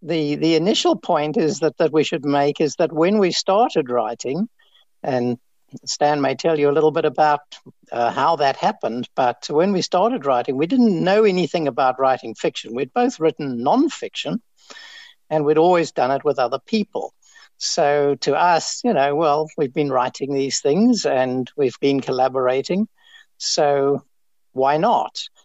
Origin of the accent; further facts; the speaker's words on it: Cape Town, Western Cape, South Africa; moved away; also born or lived in Kenya / Adelaide, Australia; I grew up in Cape Town, actually, and then I lived in Kenya for a while, and then I went with my parents to Adelaide in Australia, did my university training there, and then I came back to Wits as a mathematician.